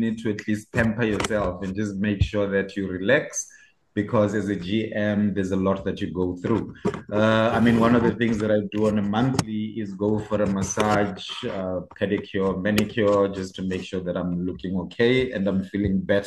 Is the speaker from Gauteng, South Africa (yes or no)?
no; Limpopo, South Africa; also born or lived in Cape Town; originally from Limpopo in the Vembe district, born and bred in the Venda area. So currently I reside in a town called Lüderhard. Have been here since, sure, forever.